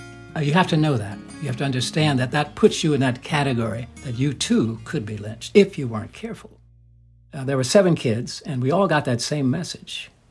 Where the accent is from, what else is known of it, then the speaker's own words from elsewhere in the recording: Little Rock, Arkansas, United States; born there; I was born in Little Rock in the year 1941.